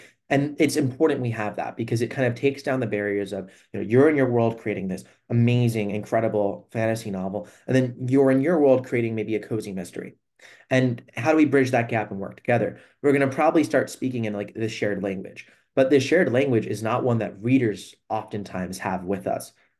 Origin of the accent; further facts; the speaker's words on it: the South, United States; I'm from the South. There's a lot of big high schools in the South.